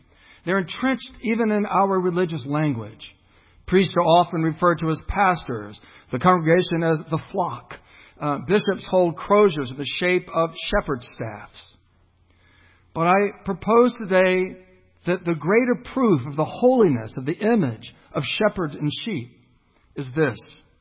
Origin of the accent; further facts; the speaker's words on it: Morehead City, North Carolina, United States; As a little boy, I grew up in St. Andrew's Episcopal Church in Morehead City, North Carolina.